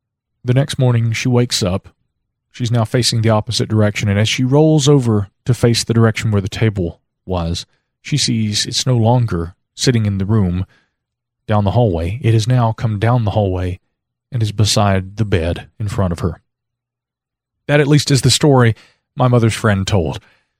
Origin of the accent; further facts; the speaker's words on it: Ohio, United States; also born or lived in Cincinnati; So in January of 2001, we packed up and headed back to my hometown in southern Ohio and moved into my grandmother's empty house.